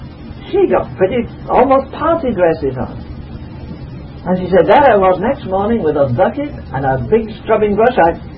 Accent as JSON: {"language": "English", "country": "United States", "said": "and I'm from America, and I can really get this place going."}